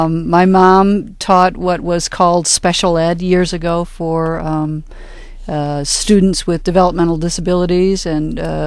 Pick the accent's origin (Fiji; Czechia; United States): United States; Royal Oak, Michigan; also born or lived in Detroit; we grew up here in Detroit until I was about in junior high, and then went to Royal Oak and finished growing up there.